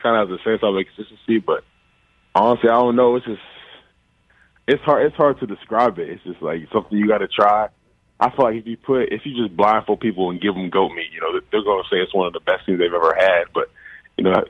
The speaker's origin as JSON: {"language": "English", "country": "Nigeria", "said": "Yes, I'm Nigerian. Mm-hmm. The tribe is Igbo, And, yeah, you know, growing up, it's really just been, you know, a big part of my culture, especially food-wise."}